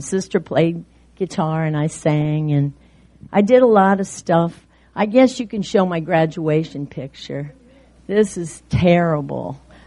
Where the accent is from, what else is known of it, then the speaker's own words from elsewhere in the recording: Cookeville, Tennessee, United States; born there; But I was born in Cookeville, Tennessee.